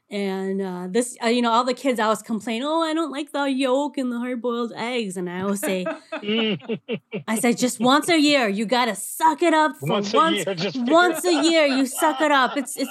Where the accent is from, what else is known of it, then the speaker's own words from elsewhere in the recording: United States; And so everybody knew I was from America.